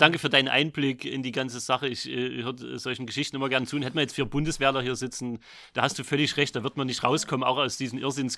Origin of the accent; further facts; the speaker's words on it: Weimar, Thuringia, Germany; also born or lived in Vogtland / Saxony; Ich bin ja auch nicht ursprünglich von hier. Ich komme aus dem Vogtland. Ich habe meine Jugend in Weimar verbracht. Und bin dann wieder zurück nach Sachsen, bin es auch mittlerweile schon mindestens 12 Jahre, was, seit 2006?